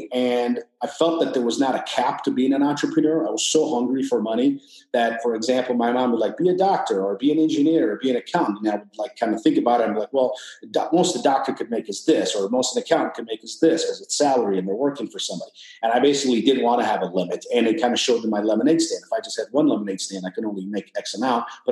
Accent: Iran; now in California, United States; I wouldn't tell people I was from Iran. I would tell people I was from Persia. It sounded better.

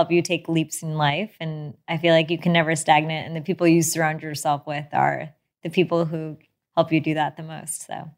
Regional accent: United States; Yeah. So my parents immigrated here in the 70s. And I grew up in a town that actually didn't have many Indian people. So I was one of two Indian people in my entire grade, so of 300 people.

